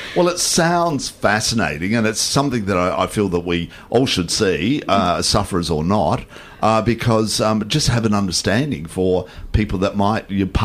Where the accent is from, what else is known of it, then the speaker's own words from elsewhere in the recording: Adelaide, South Australia, Australia; my best friend that I grew up with back in Adelaide